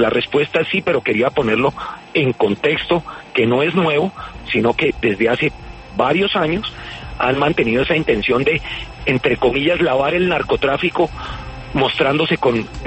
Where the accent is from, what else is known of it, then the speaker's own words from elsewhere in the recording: Colombia; Como colombiano